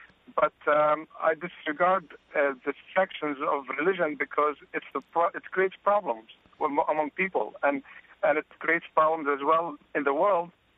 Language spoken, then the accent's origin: English; Palestine; now in United States; I'm actually originally from Palestine, but I'm raised Greek Orthodox.